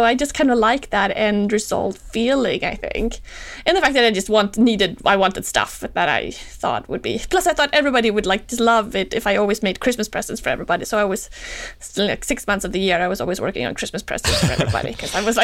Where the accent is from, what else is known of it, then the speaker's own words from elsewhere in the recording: Sweden; moved away; I remember when I grew up in Sweden when I was young, I was always looking to get out